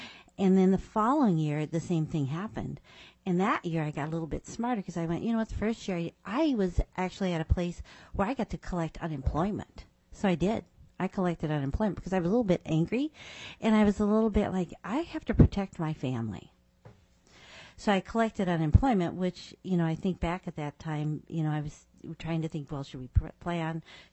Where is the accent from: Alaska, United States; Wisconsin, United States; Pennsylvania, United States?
Alaska, United States; Fairbanks; from Fairbanks, Alaska, and I am the NEA director for NEA Alaska